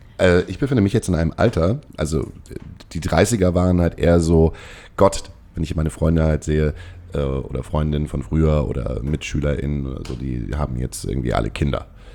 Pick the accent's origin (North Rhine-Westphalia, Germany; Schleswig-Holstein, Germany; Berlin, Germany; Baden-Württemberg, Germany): Baden-Württemberg, Germany; so als Schwäbin traurig